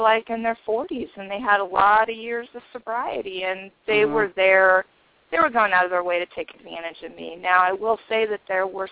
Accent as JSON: {"language": "English", "region": "Nebraska", "country": "United States", "said": "I am from Nebraska."}